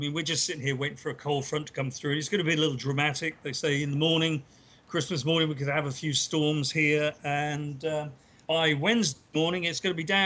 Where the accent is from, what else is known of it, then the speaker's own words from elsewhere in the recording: East of England, United Kingdom; I think I come from Norfolk, which is one of the drier parts of England, typically, I'm told.